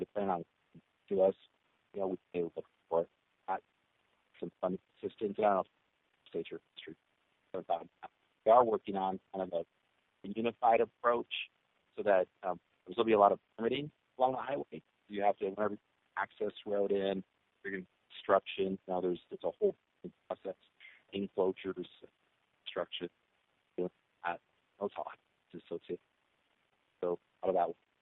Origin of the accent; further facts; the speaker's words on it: Fairbanks, Alaska, United States; the Fairbanks, of course, I'm from Fairbanks, so off the Fairbanks.